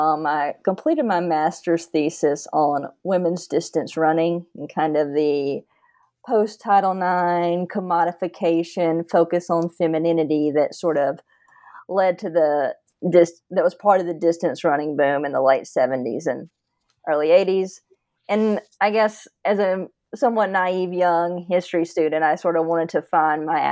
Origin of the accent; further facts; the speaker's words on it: Georgia, United States; Yeah, I grew up in Northeast Georgia, an avid athlete, I guess, with a long-time interest in sports